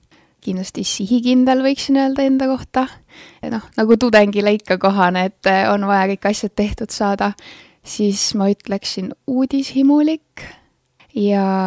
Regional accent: Rakvere, Lääne-Viru County, Estonia; now in Tallinn, Estonia; Tallinn oli selles mõttes hüppeliselt hoopis teissugune võrreldes selle Rakvere ja väikse külakohaga, kus ma tegelikult pärit olen.

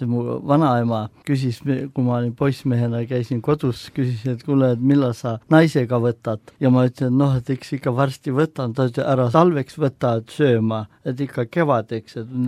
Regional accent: Võru County, Estonia; kui üles kasvasin, mina kasvasin Setomaal, seal oli sõga usuline moment, oli ka juures, kus paastuti talvekuudel.

